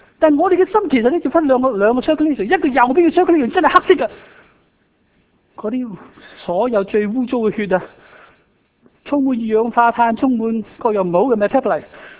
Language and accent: Cantonese; Hong Kong; 我哋广东人啊，香港人，我哋其实 call 999啊。